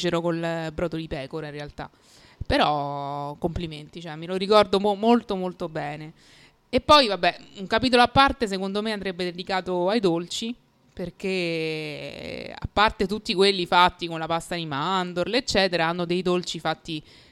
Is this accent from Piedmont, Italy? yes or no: no; Rome, Lazio, Italy; In realtà io provengo da Roma, nel senso che sono nata qui, ma non la mia famiglia, che invece è di origini sarde.